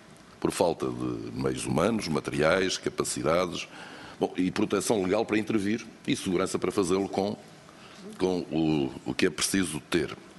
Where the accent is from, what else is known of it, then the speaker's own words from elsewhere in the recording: Aveiro, Portugal; born there; Eu nasci no Val do Voga